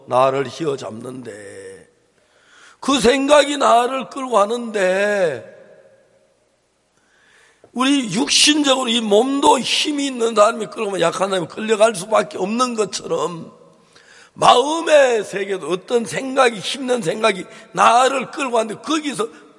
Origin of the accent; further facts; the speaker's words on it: Seonsan, North Gyeongsang, South Korea; 제 고향이 경북 선산인데